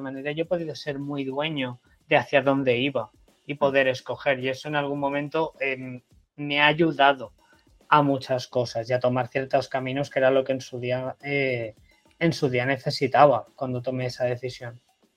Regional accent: Catalonia, Spain; como soy de Cataluña hablo de bola de drag y de Dragon Ball

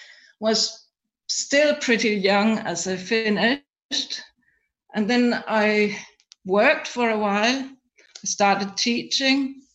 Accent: Denmark; English is a second language; I was born in Denmark and grew up like you normally

